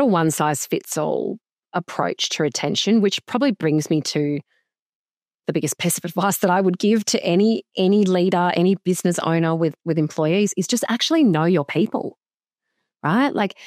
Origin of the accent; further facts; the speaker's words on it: Western Australia, Australia; we were not allowed to come back home to my home state of WA at the time.